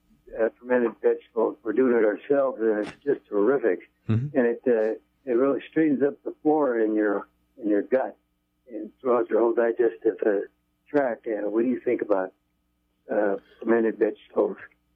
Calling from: Willits, California, United States; in Willits.

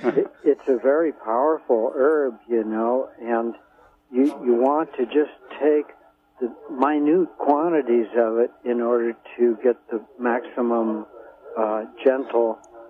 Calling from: Whale Gulch, California, United States; Hey, I'm from Whale Gulch.

